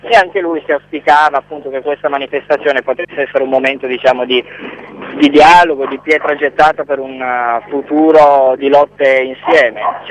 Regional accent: Turin, Piedmont, Italy; quello che mi sembra di poter dire da torinese

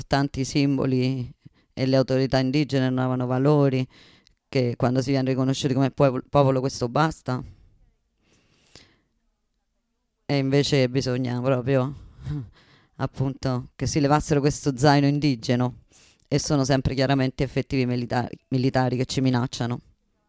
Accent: Toribío, Cauca, Colombia; vengo dalla Colombia, dal municipio di Toribio

